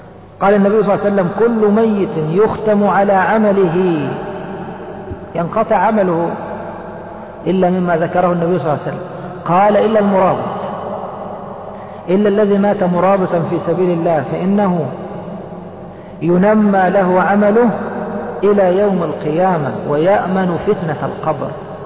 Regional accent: Egypt; وخاصة عندنا في مصر في مجمع السواقين مكان معين الناس يركبون منه

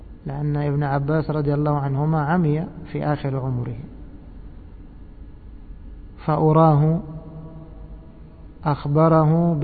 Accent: Egypt; وكما يقولون عندنا في مصر اللي على رأسه إيش بطحة بيحسس عليها.

